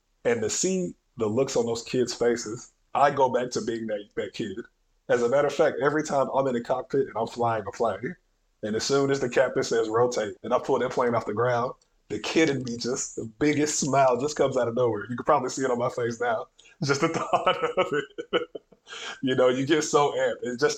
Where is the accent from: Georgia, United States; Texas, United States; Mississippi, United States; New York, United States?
Georgia, United States; Atlanta; Once upon a time, I grew up in Atlanta in a minority community where not a lot of pilots look like me.